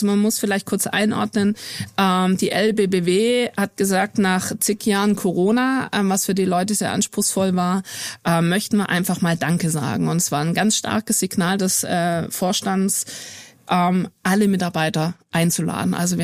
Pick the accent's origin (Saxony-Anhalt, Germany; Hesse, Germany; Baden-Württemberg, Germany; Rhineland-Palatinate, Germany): Baden-Württemberg, Germany; Stuttgart; Also ich bin Stuttgarterin